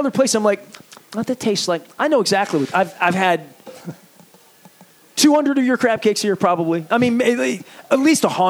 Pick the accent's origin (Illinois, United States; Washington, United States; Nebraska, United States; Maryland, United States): Maryland, United States; Dundalk; I'm from Dundalk. I had 100 crab cakes in Dundalk.